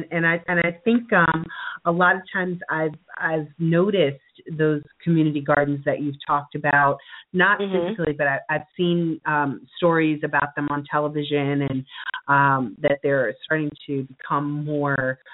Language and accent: English; New Jersey, United States; I grew up in South Jersey, and there are a lot of produce markets in South Jersey.